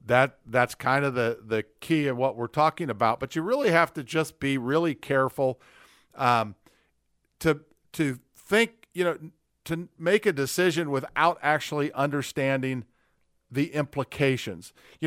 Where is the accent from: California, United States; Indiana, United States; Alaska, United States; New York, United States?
Indiana, United States; I grew up. I mean, I went to North Central High School. I grew up in Marion County, and like you said, there's a lot of diversity.